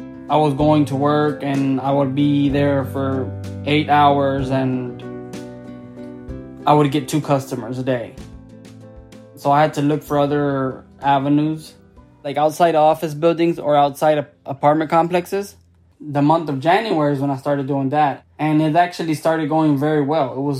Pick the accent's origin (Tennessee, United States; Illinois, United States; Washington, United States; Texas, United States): Texas, United States; Houston; I am from Houston, Texas, and I am a food truck owner.